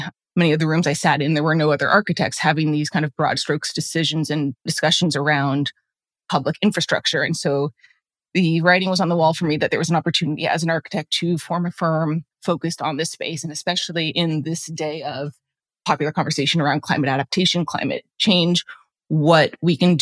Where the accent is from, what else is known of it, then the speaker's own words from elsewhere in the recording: Anchorage, Alaska, United States; I grew up in Anchorage, Alaska, and I think just rooted in my upbringing, being immersed in nature